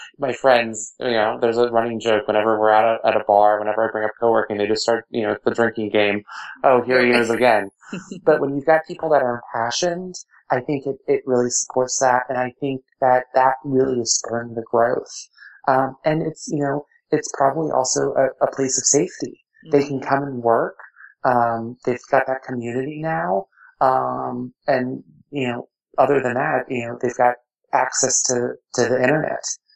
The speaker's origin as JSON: {"language": "English", "country": "United States", "said": "I, as an American, take for granted the opportunities that we have to be entrepreneurs"}